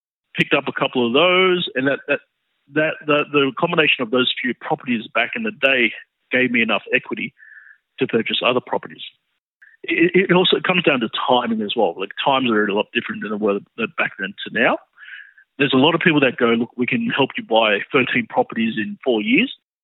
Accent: Bankstown, New South Wales, Australia; We were, more of a lower social economic family. Southwest Sydney, we're from Bankstown.

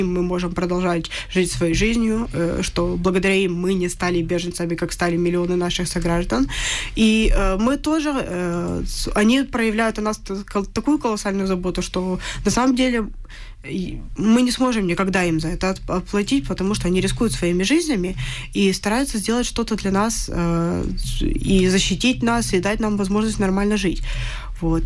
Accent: Ukraine; Потому что я украинка.

